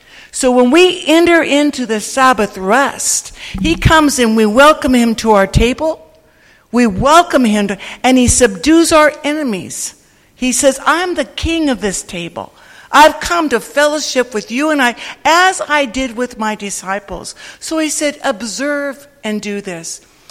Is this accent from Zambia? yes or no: no; Israel; See, we're from Israel. We don't know how to do this.